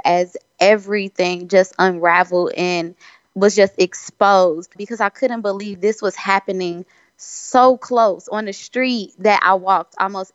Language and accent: English; Jennings, Missouri, United States; I grew up in Jennings, Missouri, which is right next door to Ferguson.